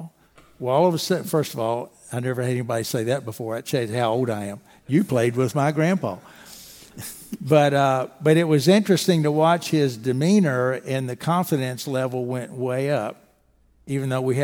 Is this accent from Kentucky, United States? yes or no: yes; Owensboro, Kentucky, United States; And so I grew up in Owensboro.